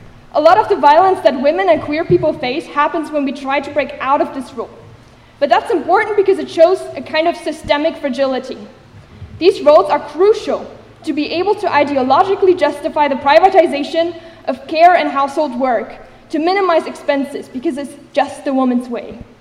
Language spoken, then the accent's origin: English; Germany; spreading all the way from the US to my hometown in Germany.